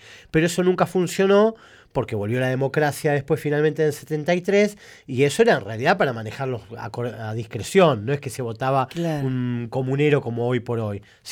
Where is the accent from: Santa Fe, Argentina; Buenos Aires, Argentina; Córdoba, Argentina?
Buenos Aires, Argentina; Yo soy porteño del barrio de San Cristóbal.